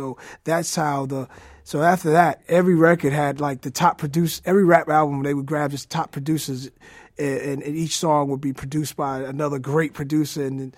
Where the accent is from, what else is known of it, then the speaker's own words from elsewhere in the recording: New York City, New York, United States; It was just to represent MCing hip hop music, and it just so happened I'm from New York.